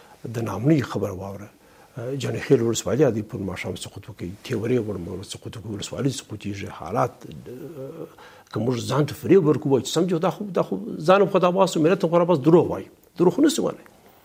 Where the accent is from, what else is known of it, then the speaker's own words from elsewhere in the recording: Afghanistan; زه د افغانستان یو فرد یم.